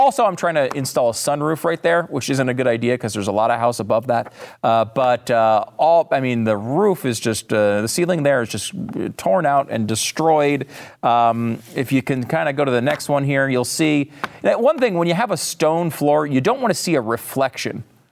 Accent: Northeast, United States; now in Texas, United States; I will say, and I have to admit, I'm from the Northeast. If I still lived up there, I would be mocking this relentlessly.

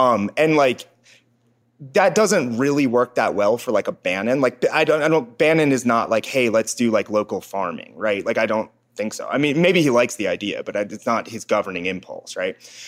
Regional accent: Cincinnati, Ohio, United States; because I grew up in Cincinnati

